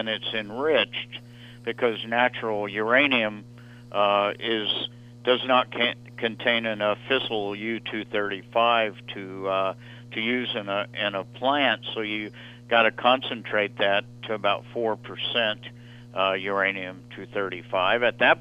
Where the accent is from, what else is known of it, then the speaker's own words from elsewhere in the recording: New Mexico, United States; An example of that would be the WIPS site in my home state of New Mexico.